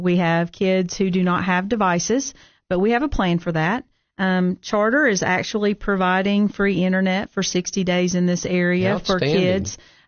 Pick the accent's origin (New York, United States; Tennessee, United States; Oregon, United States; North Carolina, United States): Tennessee, United States; Cookeville; Here in Cookeville.